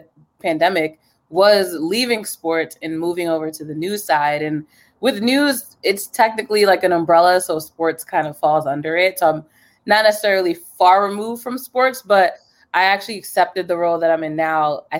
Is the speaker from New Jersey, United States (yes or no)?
yes; New Jersey, United States; now in Boston, United States; So I'm originally from New Jersey. A lot of people get surprised because I think at this point people think I'm from Boston, but I'm not. Right. So born and raised in New Jersey, went to school there